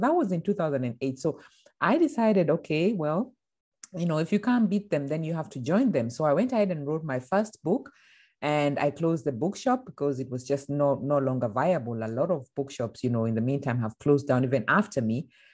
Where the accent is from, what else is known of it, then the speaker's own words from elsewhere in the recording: Kenya; moved away as an adult; now in Germany; So on a personal level, I'm born and raised in Kenya, East Africa, as you mentioned. And I've been living in Germany. Well, I've been based in Europe for the last 20 years.